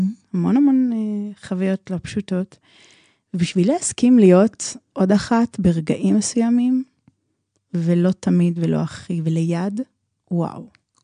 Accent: Haifa, Haifa District, Israel; עם עוצמה, בחיפה.

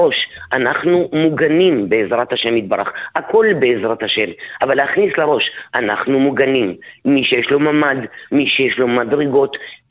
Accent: Ashkelon, Southern District, Israel; אני אשקלונית

